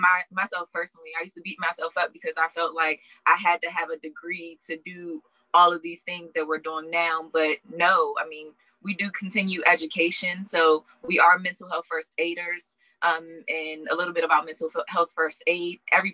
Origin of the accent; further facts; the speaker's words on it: Washington, District of Columbia, United States; I'm from Washington, D.C., and we kind of ended up here, unfortunately, to come and visit Sean's dad.